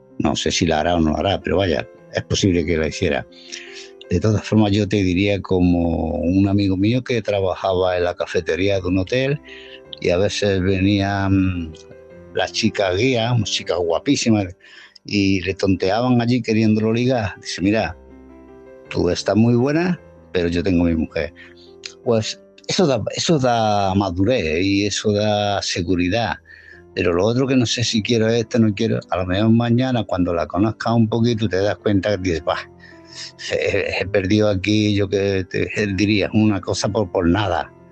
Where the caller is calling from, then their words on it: Málaga, Andalusia, Spain; de Málaga.